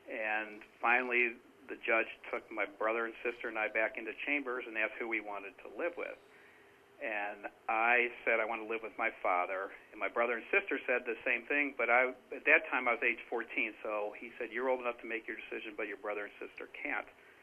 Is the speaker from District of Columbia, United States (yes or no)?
no; St. Louis, Missouri, United States; born there; I was born in St. Louis, Missouri, into a pretty affluent family.